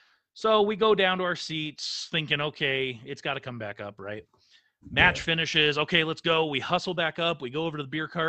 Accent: California, United States; We're both from the Bay Area. We know how Raiders fans are.

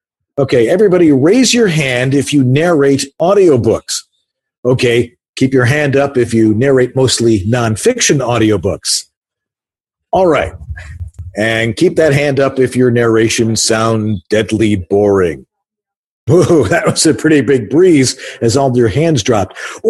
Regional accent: Buffalo, New York, United States; now in California, United States; here I am back in the old hometown of Buffalo for a week. It's kind of weird being back here. Kind of surreal, but I'm a Californian now

